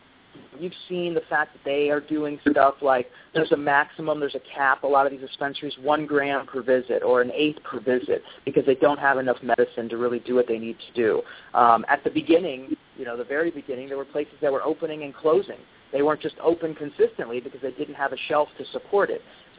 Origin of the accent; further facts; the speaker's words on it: Scottsdale, Arizona, United States; born there; moved away; I was born there. I was born in Scottsdale, but I can't say I've lived there for a very long time.